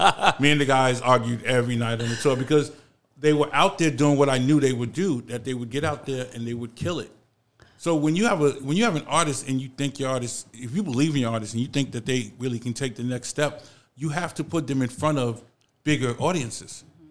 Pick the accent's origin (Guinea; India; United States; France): United States; New York City, New York; I'm a kid from the Bronx, so...